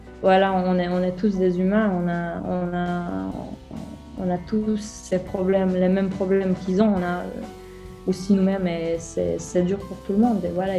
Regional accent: Croatia; French is a second language; J'ai trouvé une école à Zagreb, donc c'est 60 km de ma ville natale.

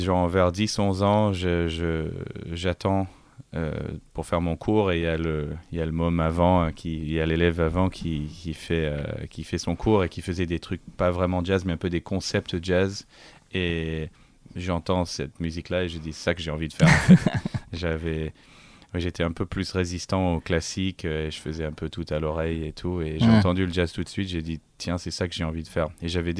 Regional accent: Melbourne, Victoria, Australia; Oui, oui, moi je suis de Melbourne.

